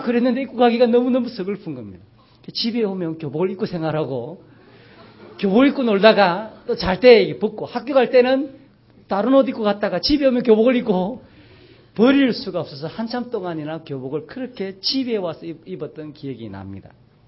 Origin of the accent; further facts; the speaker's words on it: Jinhae, South Gyeongsang, South Korea; 저는 고향이 진해이기 때문에 진해는 해군이 너무 많습니다.